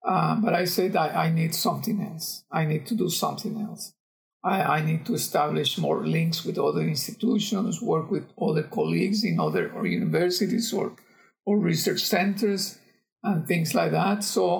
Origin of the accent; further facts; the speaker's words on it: Costa Rica; English is a second language; also born or lived in United States; now in Panama; I was born in Costa Rica, lived in Costa Rica most of my life, and then I went to the United States as a foreign exchange student back in 1970, where I learned English in Shawnee Mission, Kansas.